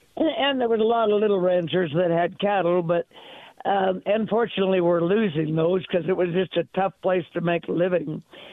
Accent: Steamboat Springs, Colorado, United States; And so I grew up in Steamboat, and my brother was an auctioneer and my mentor, my idol.

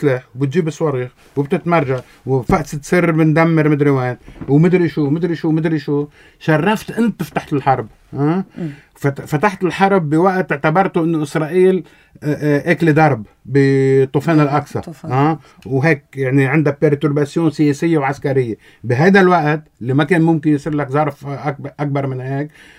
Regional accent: Lebanon; نحن كلبنانيين

